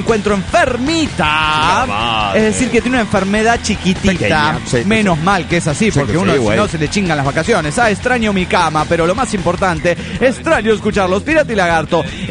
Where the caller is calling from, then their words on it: San Luis Potosí, Mexico; Ando de viaje en Morelos, México. Está de vacaciones nuestra amiga potosina